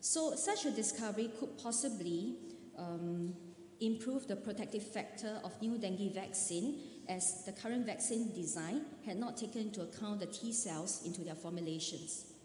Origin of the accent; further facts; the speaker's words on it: Singapore; the global health policies that we have in Southeast Asia, where I come from. I'm from Singapore.